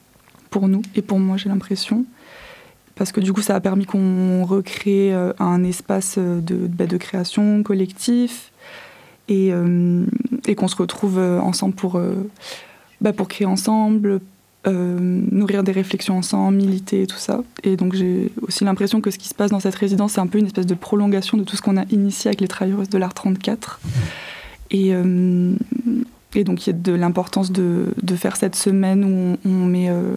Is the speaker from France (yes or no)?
yes; Montpellier, Occitanie, France; Je viens aussi de Montpellier